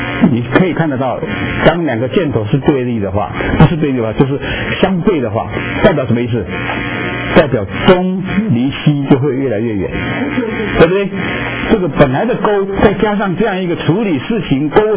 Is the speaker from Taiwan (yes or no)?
yes; Taiwan; now in United States; 因为我是从台湾来，所以我用我自己的例子，我们让小孩子移民到美国来